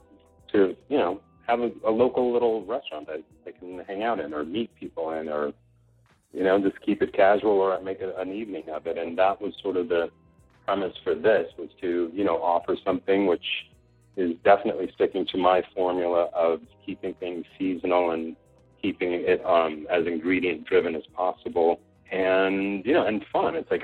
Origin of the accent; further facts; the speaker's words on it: Costa Rica; my mother was born and raised in Costa Rica, and I actually grew up there for a bunch of years myself.